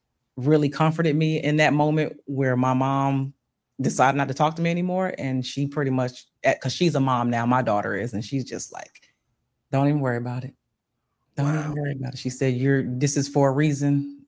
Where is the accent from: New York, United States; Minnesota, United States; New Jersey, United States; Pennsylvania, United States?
Pennsylvania, United States; Bristol; We will be in my hometown, Bristol, Pennsylvania, August 23rd from 12 p.m. to 6 p.m. at Marie Lowe Park, where I'm from, Bristol, Pennsylvania, the Terrace Courts.